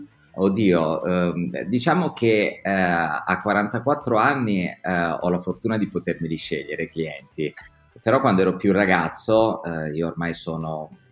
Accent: Vasto, Abruzzo, Italy; also born or lived in Atessa; una grande passione per la mia terra, per la mia città che è Vasto. Sono nato ad Atessa, ma sono sempre poi vissuto a Vasto, ho fatto lì tutte le mie scuole, poi mi sono staccato da Vasto per l'università.

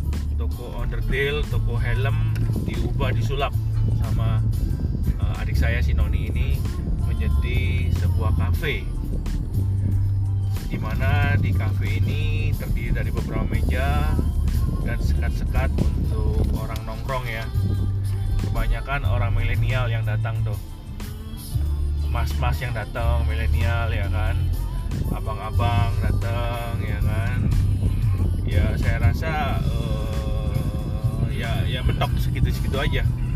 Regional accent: Jember, East Java, Indonesia; Beberapa hari ini kita banyak menghabiskan waktu di kampung halaman di Kota Jember, di kota kelahiran saya

